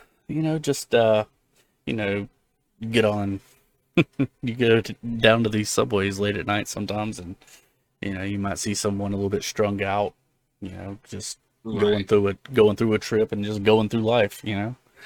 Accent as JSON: {"language": "English", "region": "Munster", "country": "Ireland", "lives_now": "New York City, United States", "said": "We are from County Cork in Ireland."}